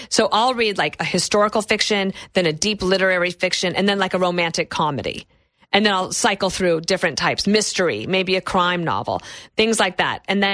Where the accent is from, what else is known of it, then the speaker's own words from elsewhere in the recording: Wyoming, United States; also born or lived in Colorado; I grew up in Wyoming and Colorado. I love the family farm.